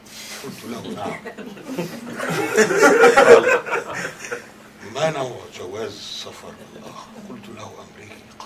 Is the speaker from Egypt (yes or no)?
yes; Egypt; أنا راجع إلى بلدي وأريد أن يعني أعامل كمصري